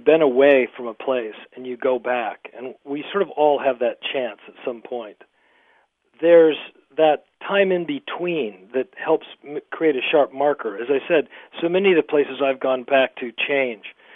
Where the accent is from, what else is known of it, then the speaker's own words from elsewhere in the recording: Utah, United States; When I grew up in Utah, Park City was still an old, rough mining town, kind of vacant.